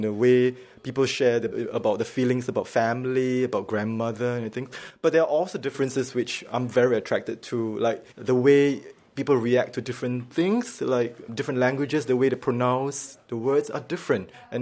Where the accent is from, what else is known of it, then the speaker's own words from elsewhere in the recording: Singapore; and I'm from Singapore.